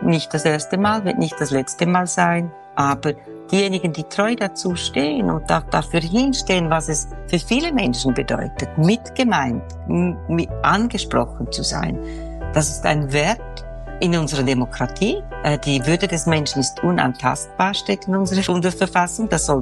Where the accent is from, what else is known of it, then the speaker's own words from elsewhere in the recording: Schwyz, Switzerland; Ich hatte eine Ahnung, ich bin im Kanton Schwyz aufgewachsen